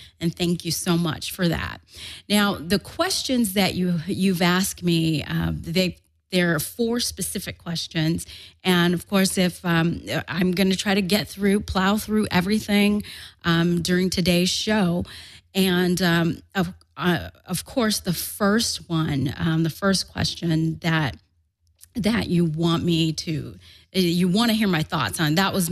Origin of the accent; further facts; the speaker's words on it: the South, United States; And then I'm from the South. I was raised by Southern parents, and one of the things that my Southern parents have taught me is that people who don't agree with you, they make you stronger.